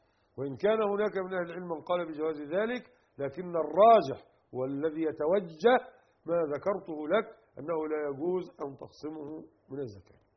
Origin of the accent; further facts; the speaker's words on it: Egypt; وهذا هو المشهور عندنا في مصر